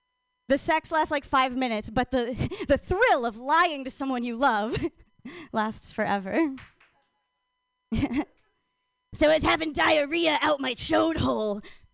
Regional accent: Portland, Oregon, United States; I'm from Portland. Everyone's poly.

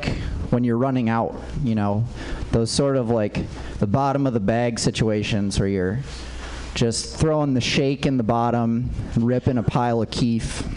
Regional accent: Minnesota, United States; I grew up in Minnesota, where it's a little bit harder to get, especially growing up when you're just a kid

